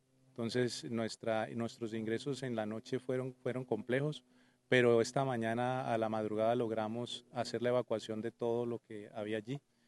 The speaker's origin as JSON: {"language": "Spanish", "country": "Colombia", "said": "Y ahí nos tenemos que unir todos como colombianos a condenar a estos terroristas."}